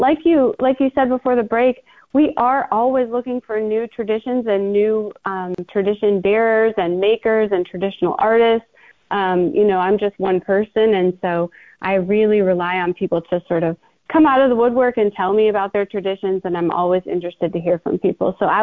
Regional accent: Minnesota, United States; now in Alabama, United States; But definitely living here is a different experience than growing up in Minnesota.

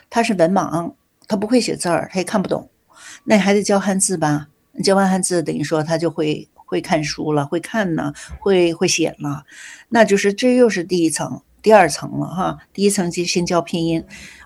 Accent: Beijing, China; 那尤其我是北京人，北方来的

